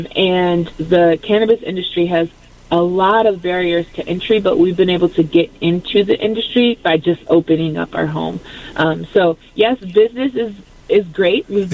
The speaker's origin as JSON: {"language": "English", "town": "Detroit", "region": "Michigan", "country": "United States", "tie": "born or raised there", "said": "In Michigan, it means that I'm from Detroit, and I've lived in Detroit for my entire life."}